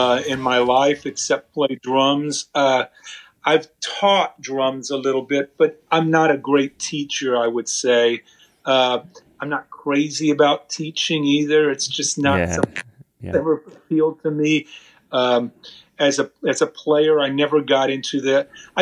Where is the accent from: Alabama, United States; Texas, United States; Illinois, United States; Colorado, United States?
Texas, United States; San Antonio; But I grew up in South Texas, in San Antonio, and I started playing country music when I was a senior in high school.